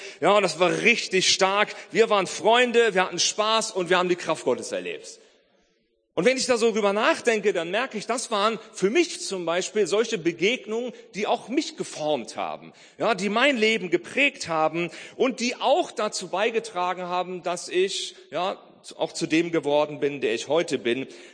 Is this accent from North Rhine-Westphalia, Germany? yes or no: no; Celle, Lower Saxony, Germany; aber in meiner Teenagerzeit habe ich in Celle gelebt, ja, das ist meine Geburtsstadt, ja, wo ich also herstamme, Celle in der Südheide.